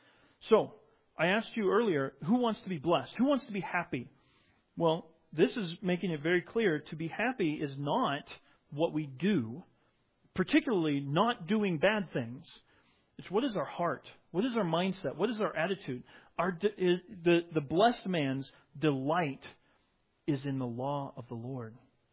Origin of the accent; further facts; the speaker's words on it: Midwest, United States; And for me personally, I grew up in the Midwest, and I got to go canoeing on the Merrimack River quite a bit.